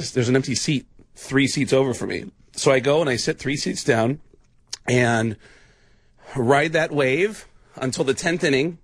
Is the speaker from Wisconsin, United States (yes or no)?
no; Mount Vernon, New York, United States; now in Chicago, United States; I'm from New York. My birthright was the Yankees. I grew up 10 miles from Yankee Stadium in Mount Vernon, New York.